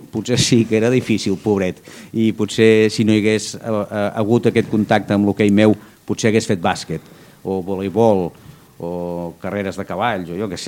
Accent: Igualada, Catalonia, Spain; Jo vaig començar a fer ràdio a Igualada. Jo sóc d'Igualada.

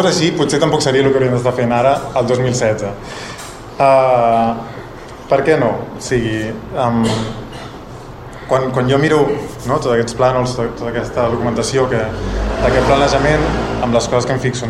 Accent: Barcelona, Catalonia, Spain; jo parlaré com a barceloní que sóc i que ve aquí un cop a l'any

